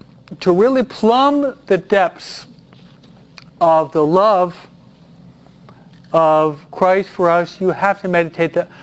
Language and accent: English; East Coast, United States; I was brought up on the East Coast. I was brought up in what's called the English etiquette, which I hated, no?